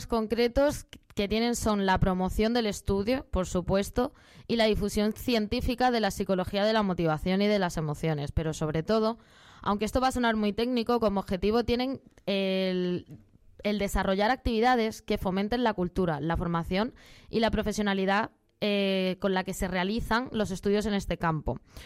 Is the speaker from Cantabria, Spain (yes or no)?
no; Granada, Andalusia, Spain; el del año que viene va a ser en Granada, o sea que tiramos para mi tierra.